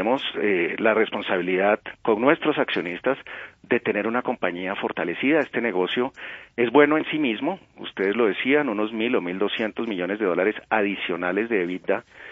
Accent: Colombia; que entendamos como colombianos que lo mejor que podemos hacer

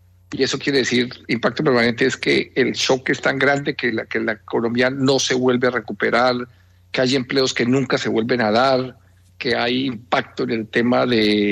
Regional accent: Colombia; Contento además porque hay unos proyectos en Colombia que, como colombiano

